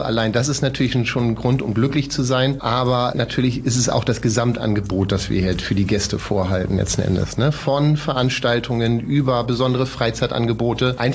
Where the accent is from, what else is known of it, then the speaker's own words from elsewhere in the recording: Schleswig-Holstein, Germany; zu Hause ist es am schönsten. Hier wurde ja 2013 die Lübecker Bucht, die Tourismusagentur Lübecker Bucht gegründet und das war für mich natürlich willkommen, meine Heimatregion einfach aktiv mitzugestalten.